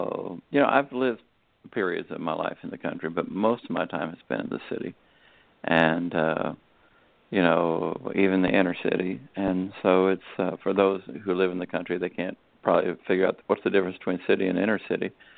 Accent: the South, United States; I said, I'm an American, I'm a Southern American

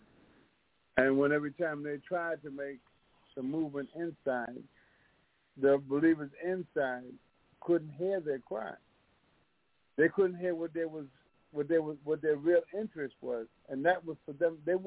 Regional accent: New Jersey, United States; also born or lived in New York; I'm from Jersey, by way of New York.

